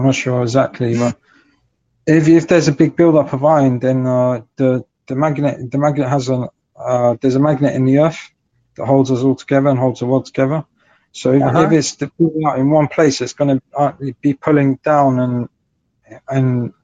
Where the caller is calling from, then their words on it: London, United Kingdom